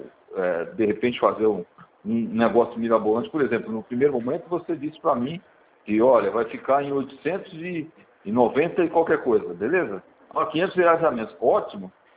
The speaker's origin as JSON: {"language": "Portuguese", "town": "Santos", "region": "São Paulo", "country": "Brazil", "said": "Eu não sou mineiro de nascimento, eu sou santista"}